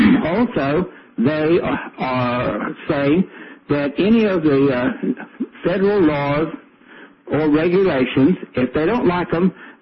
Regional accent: United States; Oh, Lord, I'm ashamed anymore to tell anybody I'm from Texas or North Carolina.

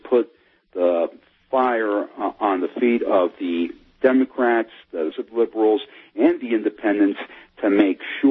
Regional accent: New York, United States; You know, you and I are both from the East Coast. I'm from New York, and I know the area, the 23rd District, fairly well because I used to live up in the Watertown area.

